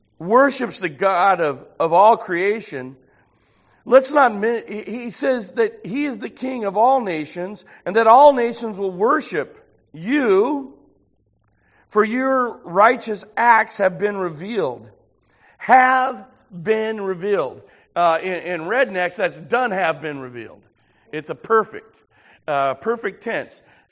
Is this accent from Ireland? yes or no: yes; Ireland; Now, I'm Irish. I love harps.